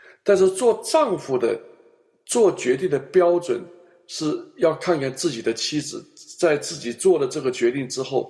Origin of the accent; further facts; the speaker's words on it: China; 那这个就有点像我们中国人了